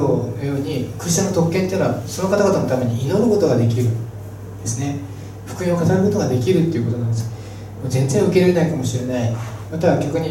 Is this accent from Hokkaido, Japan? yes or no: no; Nagano, Japan; なんか私長野県出身なので見たいなと思ってたんですけど